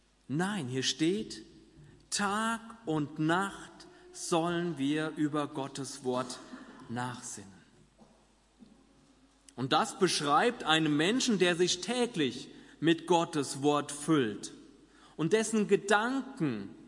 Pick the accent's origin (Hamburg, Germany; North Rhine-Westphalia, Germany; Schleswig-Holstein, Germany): North Rhine-Westphalia, Germany; Wie schon gesagt, komme ich ja aus dem Siegerland. Und es ist einer der waldreichsten Kreisgebiete in ganz Deutschland.